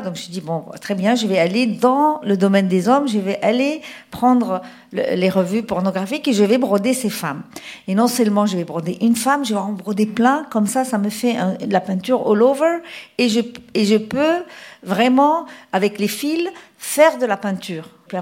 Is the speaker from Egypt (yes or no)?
yes; Egypt; moved away; Et alors que quand je suis partie d'Égypte, personne n'était voilé.